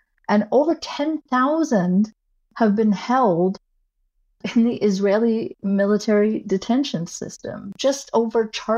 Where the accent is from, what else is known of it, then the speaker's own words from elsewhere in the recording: Saudi Arabia; I grew up in Saudi Arabia.